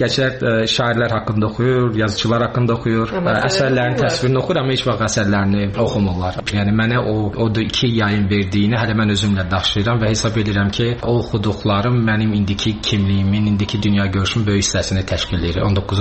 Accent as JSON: {"language": "Azerbaijani", "town": "Shusha", "region": "Shusha District", "country": "Azerbaijan", "tie": "born there", "moved": "yes", "said": "Şuşada doğulmuşam. 92'nin sonundan bura köçmüşük. Məcburi köçkünəm."}